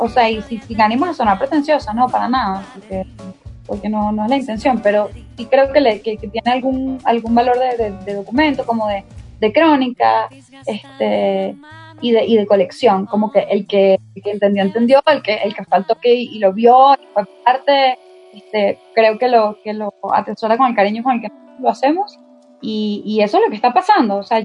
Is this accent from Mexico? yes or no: no; Venezuela; moved away; no solo los que nos fuimos de Venezuela, sino los que están en una Venezuela totalmente transformada